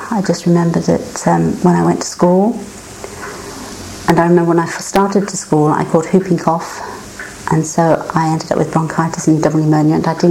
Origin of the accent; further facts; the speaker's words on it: Leicester, East Midlands, United Kingdom; born there; I'm 52 years old and I was born here in Leicester in Twycross Street, number 3 Twycross Street, in the Highfields area.